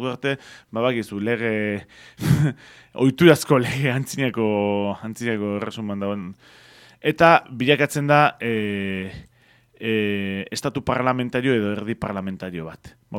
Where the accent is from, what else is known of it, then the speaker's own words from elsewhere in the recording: Mungia, Basque Country, Spain; Ni Mungiakoa naiz